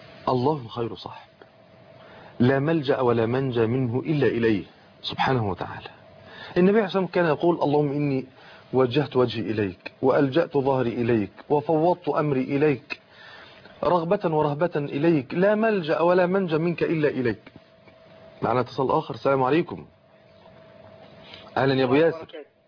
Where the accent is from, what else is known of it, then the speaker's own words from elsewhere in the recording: Morocco; أخي الحبيب ومن بلدتنا الحبيب المغرب